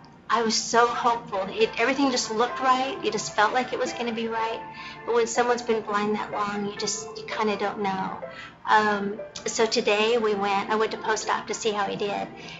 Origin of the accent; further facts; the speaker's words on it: Texas, United States; I am from Texas.